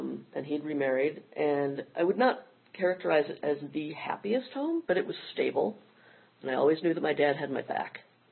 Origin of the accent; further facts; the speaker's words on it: Midwest, United States; I grew up in the Midwest in a town about 3 hours south of Chicago.